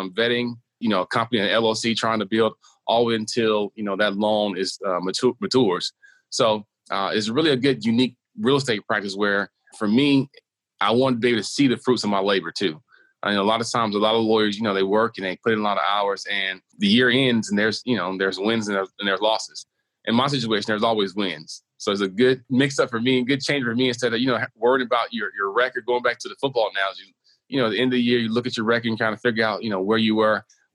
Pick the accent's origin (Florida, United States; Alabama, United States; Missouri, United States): Alabama, United States; Selma; Yeah, growing up in Selma, my family, you know, Selma known for is civil rights history with the Voting Rights Act of 1965